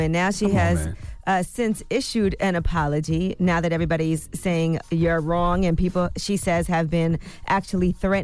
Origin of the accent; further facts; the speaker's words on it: Brooklyn, New York, United States; Y'all know I'm from Flatbush in Brooklyn.